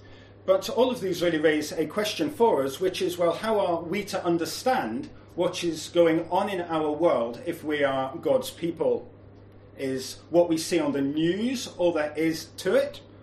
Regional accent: Scotland, United Kingdom; now in Asia; it's not just that drizzle that I'm used to from Scotland, where I was brought up

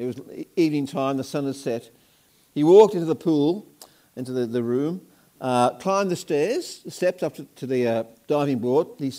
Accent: Liverpool, North West England, United Kingdom; I'm from Liverpool, England, so I love

